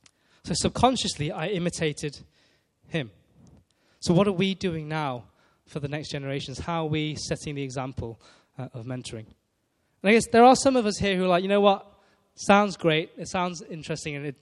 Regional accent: Leicester, East Midlands, United Kingdom; So I grew up in Leicester, and we grew up in the Chinese church in Leicester

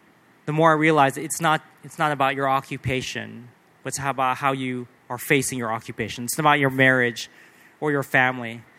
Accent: United States; Now, because I'm an American, I've been very interested in the past election

